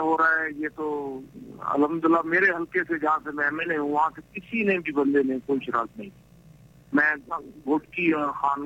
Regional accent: Ghotki, Sindh, Pakistan; دیکھیں, میرا ضلع ہے گھوٹکی

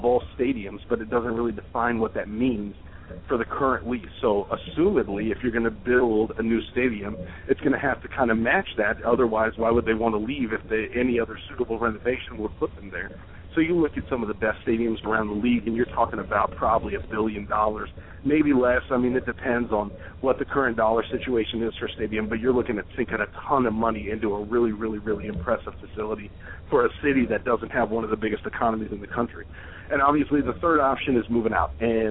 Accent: Dallas, Texas, United States; I grew up in Dallas, Texas.

